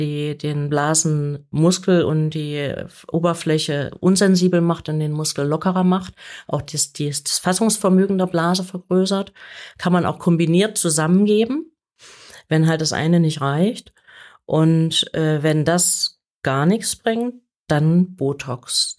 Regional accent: East Germany, Germany; ich bin damals noch in der DDR groß geworden und durfte dann nicht studieren, weil mein Vater Pfarrer war und wir politisch nicht so ganz systemtreu waren.

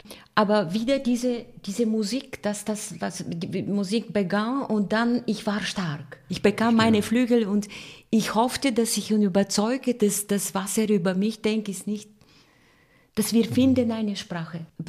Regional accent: Bulgaria; German is a second language; Meine schwierigsten Auftritte sind in meiner Heimat. Weil man stellt sich die Frage, man will nicht die Menschen enttäuschen. Ich habe am wenigsten gesungen in Bulgarien. Und auch habe ich Respekt. Obwohl ich bin Artistikdirektorin in Stara Zagora. Aber nicht, ich lebe nicht in Bulgarien

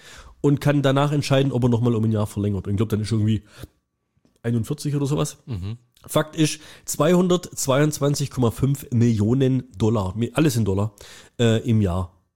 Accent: Dresden, Saxony, Germany; ich komme aus Dresden.

